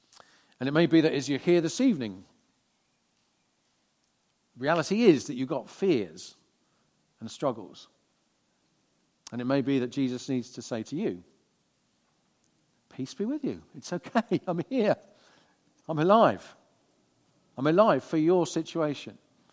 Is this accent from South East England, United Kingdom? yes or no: yes; South East England, United Kingdom; moved away as an adult; When I was 18, I grew up on the Isle of Wight, having done A-levels, left to go away to college. I studied at a London University College, it was called Y College, some 60 miles or so from London in rural Kent, just northwest of Ashford.